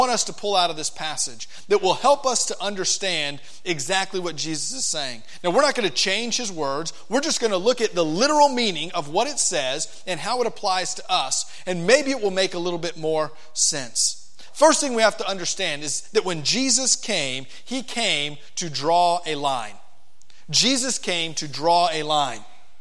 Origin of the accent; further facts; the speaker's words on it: Florida, United States; moved away; I'm not from the Midwest originally. Since I'm from Florida, I don't have to be a Cubs fan or a Cardinals fan.